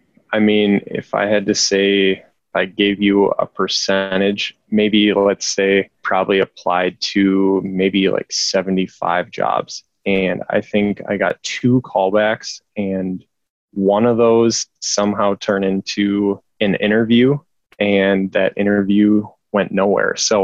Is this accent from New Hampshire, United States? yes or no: no; Minnesota, United States; So I'm originally from Minnesota, if you can't tell in my accent, but yeah, I graduated in 2016 from Gustavus down in St. Peter, Minnesota.